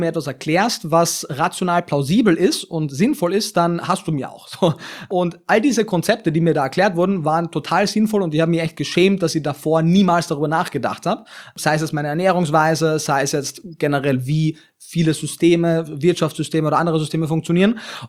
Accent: Klagenfurt, Carinthia, Austria; Also ich komme aus Klagenfurt am Wörthersee, das ist eine relativ kleine, oder für österreichische Verhältnisse eine normal große Stadt, aber trotzdem relativ klein.

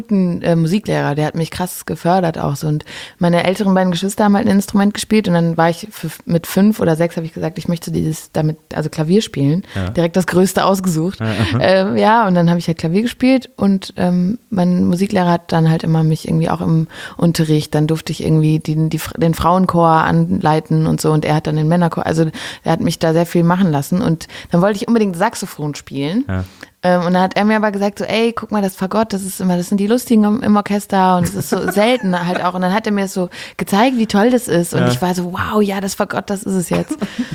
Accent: Aldekerk, North Rhine-Westphalia, Germany; also born or lived in Rheurdt; Und ich bin in Röhrt geboren und dann nach Aldekerk gezogen.

